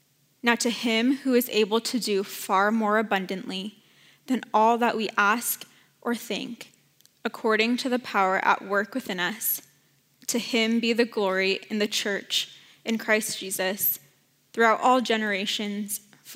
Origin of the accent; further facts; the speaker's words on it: San Jose, California, United States; I grew up in San Jose. My whole life moved away for college and then came back to work these last 2 years.